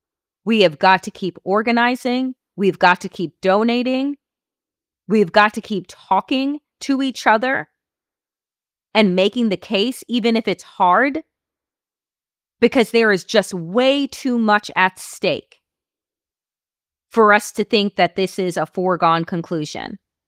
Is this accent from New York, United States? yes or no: yes; New York, United States; I love Long Island, but when I saw those images, I was disgusted. But when I go to visit my hometown, right, there is a mix of Trump flags in places that had been represented by Democrats my whole life.